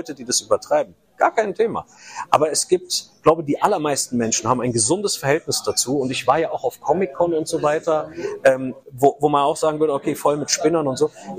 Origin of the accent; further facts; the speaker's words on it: Berlin, Germany; dann sind wir als Berliner so mal jetzt zu Schwaben quasi geworden